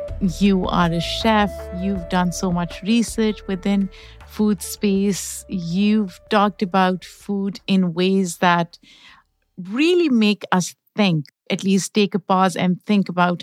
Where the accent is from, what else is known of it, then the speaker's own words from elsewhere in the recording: Pakistan; English is a second language; moved away; There are moments when I'm craving something that I grew up eating in Pakistan